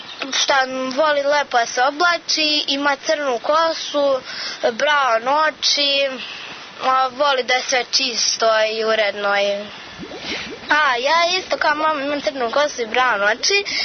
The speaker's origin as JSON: {"language": "Serbian", "town": "Gornji Milanovac", "region": "Moravica District", "country": "Serbia", "said": "imam 12 godina, dolazim iz Gornjeg Milanovca, peti sam razred"}